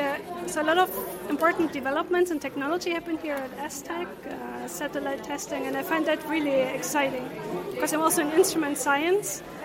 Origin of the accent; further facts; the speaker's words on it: Germany; now in Utrecht, Netherlands; Yes, I live in Utrecht, but I'm actually from Germany.